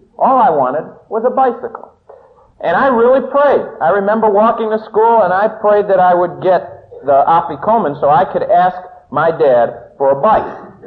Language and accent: English; Ohio, United States; When I was a youngster, we lived upstairs of a flat here. I'm from Ohio.